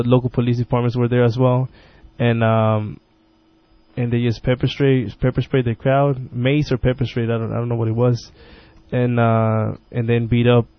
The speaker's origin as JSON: {"language": "English", "town": "San Diego", "region": "California", "country": "United States", "said": "I'm from San Diego, SDPD."}